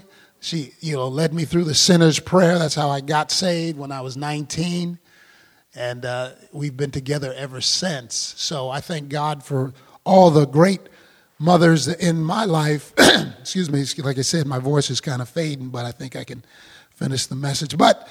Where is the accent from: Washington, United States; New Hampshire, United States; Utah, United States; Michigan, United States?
Washington, United States; Seattle; also born or lived in Wichita, United States; We grew up here in Seattle area. I was actually born in Wichita but didn't live there. My dad was transferred from Boeing in Wichita to Boeing in Seattle.